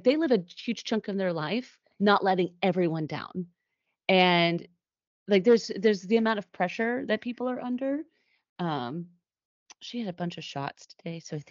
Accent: Nashville, Tennessee, United States; And also growing up in Nashville, one of my middle schools I went to, I drove by her house all the time.

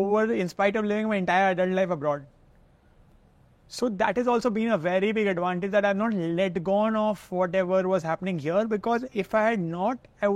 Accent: Kolkata, West Bengal, India; Like, you know, that I'm from Calcutta and I used to make fun of that.

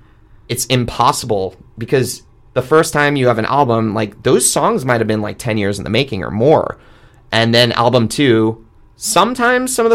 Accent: New York, United States; moved away; also born or lived in Michigan; Honestly, I can tell you that as a kid growing up on Long Island, going to ska shows before the Long Island boom

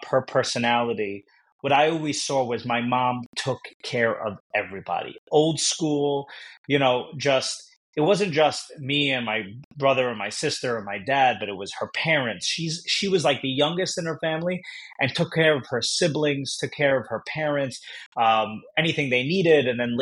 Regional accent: New York, United States; now in New Jersey, United States; Well, New York. I live in Jersey now. Yeah. But I was born and raised in New York.

